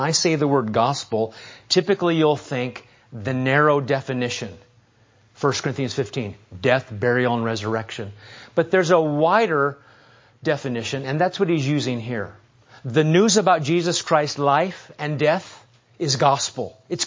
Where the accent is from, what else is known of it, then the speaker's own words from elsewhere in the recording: New England, United States; I'm from New England, so sometimes we talk back.